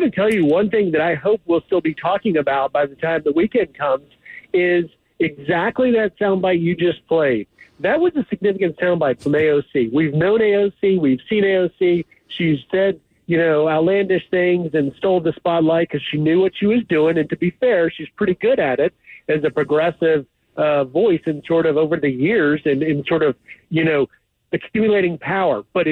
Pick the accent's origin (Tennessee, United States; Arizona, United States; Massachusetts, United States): Tennessee, United States; Memphis; I'm from Memphis. I was born and raised in Memphis.